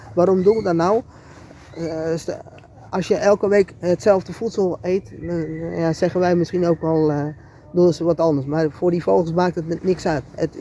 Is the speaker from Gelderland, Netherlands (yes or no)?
no; Julianendorp, North Holland, Netherlands; En wij komen uit Julianendorp vandaan.